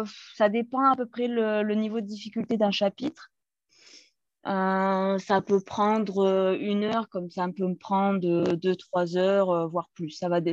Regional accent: Auvergne-Rhône-Alpes, France; moved away as an adult; now in South Korea; je viens d'Ardèche. Donc vraiment petite ville d'Ardèche. Je suis partie faire mes études à l'autre bout de la France, à La Rochelle

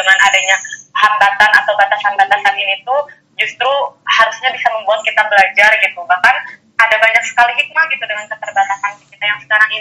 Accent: Tasikmalaya, West Java, Indonesia; now in Bandung, Indonesia; tapi domisili di Bandung misalnya, tapi kampung halaman saya di Tasikmalaya gitu.

